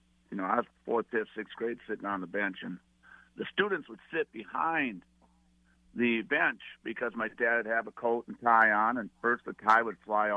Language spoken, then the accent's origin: English; Bird Island, Minnesota, United States; if you were a kid growing up, a boy growing up in Bird Island, Lake Lillian, I mean, you just played football.